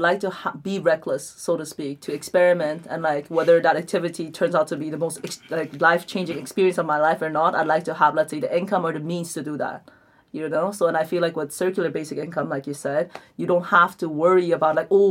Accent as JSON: {"language": "English", "town": "Oroville", "region": "California", "country": "United States", "tie": "born or raised there", "said": "And growing up in Oroville, I had never seen that."}